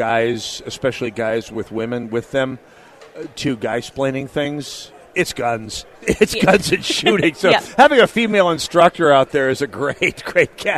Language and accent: English; North Dakota, United States; At least when I was growing up in North Dakota, she'd already be out on the fully automatic.